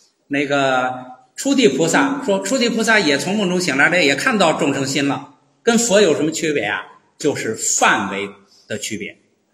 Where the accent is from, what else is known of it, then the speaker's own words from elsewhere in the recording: China; 我们中国人读的时候就很简单了